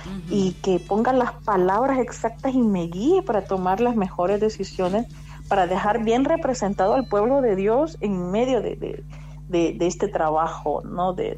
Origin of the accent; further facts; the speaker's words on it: El Salvador; now in Spain; soy la primera salvadoreña, la primera centroamericana en un cargo político en España.